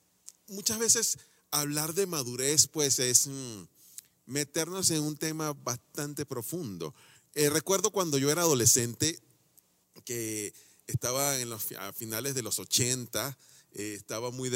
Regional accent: Venezuela; en mi país, quizás Venezuela, quizás es una forma común de decirle a alguien: estás verde

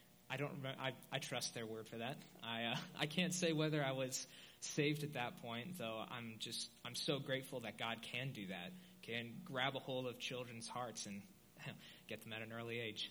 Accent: Wilmington, Ohio, United States; So, growing up, I grew up in Ohio in a little small town called Wilmington, and I grew up under a Christian upbringing

